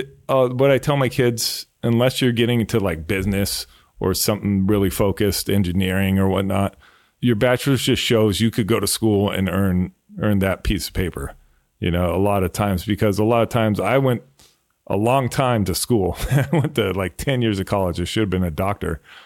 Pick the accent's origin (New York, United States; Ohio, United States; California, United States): California, United States; Alhambra; Because I grew up in Alhambra, and it turned very Asian when the older I got. Alhambra is very different today than it was.